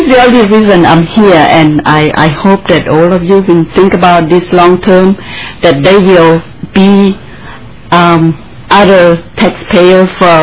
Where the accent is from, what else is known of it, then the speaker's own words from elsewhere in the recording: Laos; English is a second language; also born or lived in Singapore; now in United States; I came to the United States 12 years ago. I learned English a little bit when I was in Laos. I got a scholarship going to Singapore learning English. Then I came to the United States.